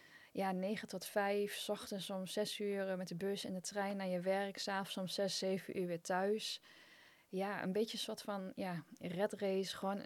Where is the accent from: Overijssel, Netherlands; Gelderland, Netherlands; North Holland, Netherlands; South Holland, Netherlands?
Overijssel, Netherlands; Enschede; now in Tomar, Portugal; En ja, ik kom uit de buurt van Enschede, voor mij was het ook klein.